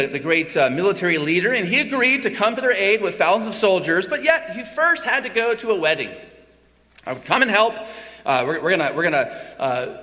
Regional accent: California, United States; Perpetual, I'm from California, perpetual non-taxation.

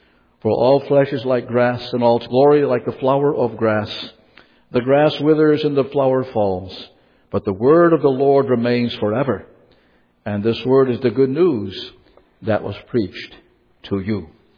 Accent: Palmyra, New York, United States; which is held every summer near my hometown of Palmyra

